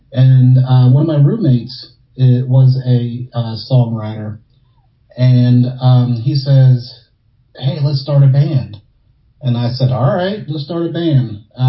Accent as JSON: {"language": "English", "town": "Slidell", "region": "Louisiana", "country": "United States", "said": "I'm still from, I'm from Slidell. It's a small town"}